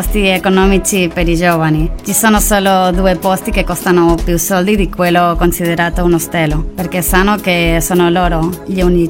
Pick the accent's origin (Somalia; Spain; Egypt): Spain; Barcelona, Catalonia; Italian is a second language; now in Cagliari, Italy; Vengo da Barcellona.